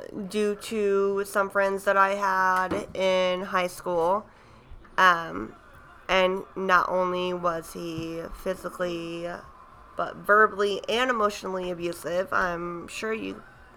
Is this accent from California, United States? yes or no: no; Churubusco, Indiana, United States; You know, I'm from Cherubusco, small town girl.